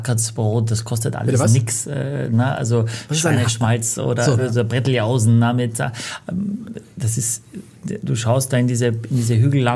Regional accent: Carinthia, Austria; Ich komme aus Kärnten, aber meine Mama, meine Oma kommt aus Leutschach, Südsteirische Weinstraße, also von Gamlitz, 10 Minuten über den Kranachberg einmal

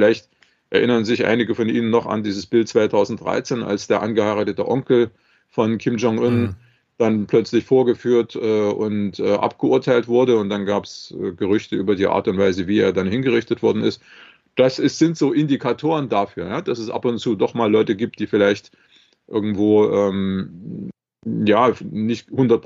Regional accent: Leipzig, Saxony, Germany; Wenn ich zum Beispiel in Leipzig, wo ich herkomme, wenn ich gewollt hätte, mit Menschen zusammenzukommen

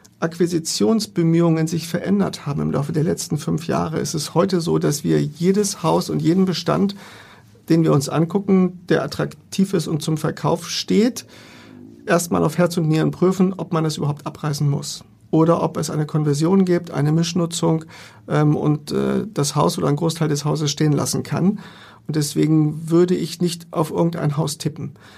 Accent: Lower Saxony, Germany; born there; now in Hamburg, Germany; Ich bin ein gebürtiger Niedersachse und bin beruflich nach Hamburg gekommen und bin beruflich in Hamburg geblieben

